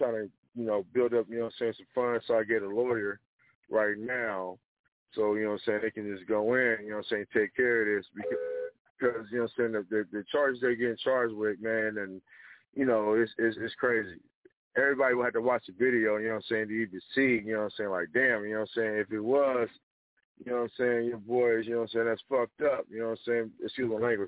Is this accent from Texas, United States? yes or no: no; Vallejo, California, United States; man. I'm from Vallejo, California.